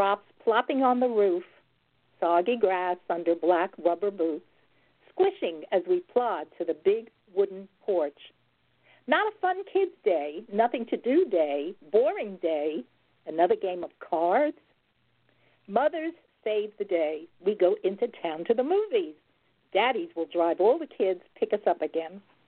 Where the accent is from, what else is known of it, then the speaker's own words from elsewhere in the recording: New York City, New York, United States; And I grew up in Brooklyn and the Bronx, so a lot of these poems have to do with that area, with the New York area.